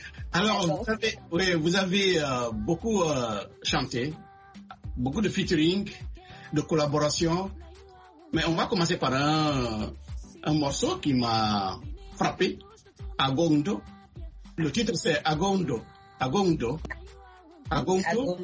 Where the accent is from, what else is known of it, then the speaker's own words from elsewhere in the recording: Ganvié, Atlantique, Benin; Est-ce que vous avez été chez moi à Ganvier?